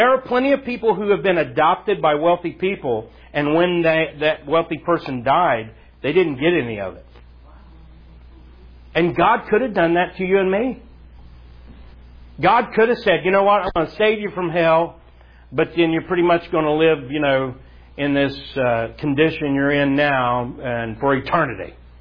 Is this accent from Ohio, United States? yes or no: yes; Ohio, United States; nothing against y'all city slickers up here, but I was born and raised in Southern Ohio.